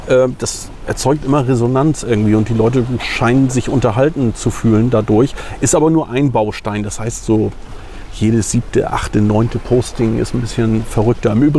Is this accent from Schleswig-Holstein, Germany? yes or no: yes; Puttgarden, Schleswig-Holstein, Germany; Ich bin im Nachbarort groß geworden, in Puttgarden, bin auf Fehmarn geboren